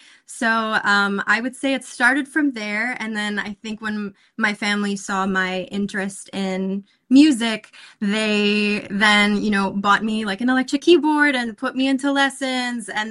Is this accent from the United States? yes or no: no; Philippines; Being Filipino and having that just natural, like, sense of being resilient and optimism, I think it helped me to go down this path.